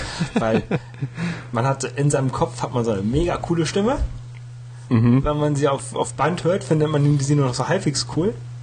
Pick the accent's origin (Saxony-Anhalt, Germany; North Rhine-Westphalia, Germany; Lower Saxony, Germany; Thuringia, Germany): Lower Saxony, Germany; Bad Zwischenahn; Ursprünglich aus dem wunderschönen Kurort Bad Zwischenahn.